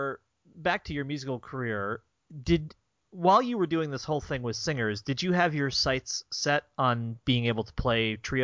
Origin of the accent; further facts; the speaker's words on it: New York, United States; And they knew I was from New York State, and they thought it was the same thing as New York City, essentially.